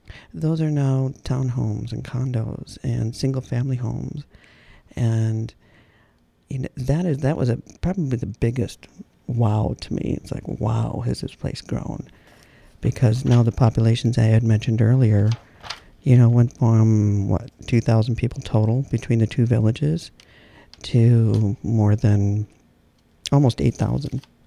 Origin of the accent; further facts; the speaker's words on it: Wisconsin, United States; I found with moving elsewhere, being from Wisconsin, everybody thought we were farmers